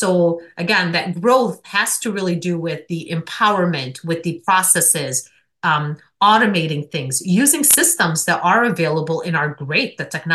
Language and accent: English; Michigan, United States; somebody born and raised in the Michigan area might know. I know when lake season is, I know when hunting season is, right? Those are things specific to us and our community.